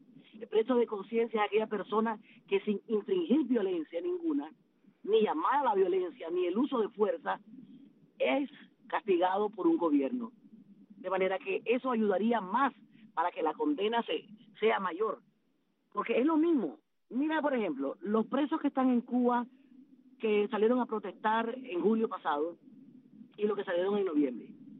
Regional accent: Nicaragua; Nosotros como nicaragüenses pedimos que por favor a la comunidad internacional

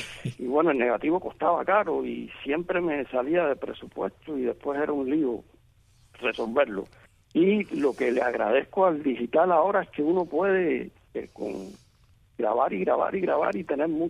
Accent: Guanabacoa, Havana, Cuba; born there; Yo soy un hombre de ciudad, nací en Guanabacoa, un pequeño pueblo de mucha tradición cerca de La Habana, pero me gusta mucho la ciudad, vivir en la ciudad. Y no soy un hombre de campo

